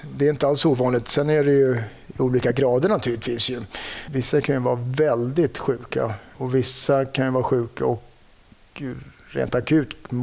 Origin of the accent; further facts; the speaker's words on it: Stockholm, Stockholm County, Sweden; Jag är uppvuxen söder om Stockholm, Långbro, Älvsjö. Mm. Och jag har flyttat tillbaka i mitt föräldrahem också.